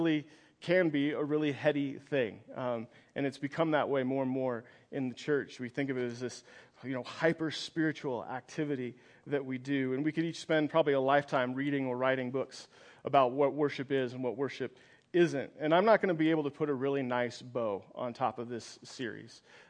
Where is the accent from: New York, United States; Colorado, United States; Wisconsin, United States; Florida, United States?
Colorado, United States; Sterling; Sterling is up there. You might as well just say I grew up in Nebraska. So I tell people I'm from Colorado.